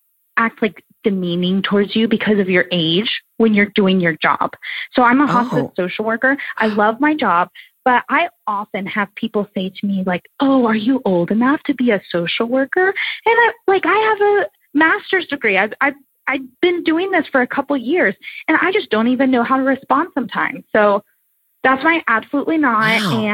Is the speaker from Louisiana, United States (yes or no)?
no; Texas, United States; now in Pittsburgh, United States; I'm from Texas, but I live in Pittsburgh, Pennsylvania.